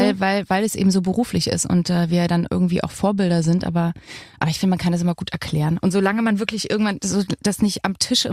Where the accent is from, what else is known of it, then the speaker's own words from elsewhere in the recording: Thuringia, Germany; accent: Thuringian; mein Dialekt, Thüringisch, war ganz schlimm.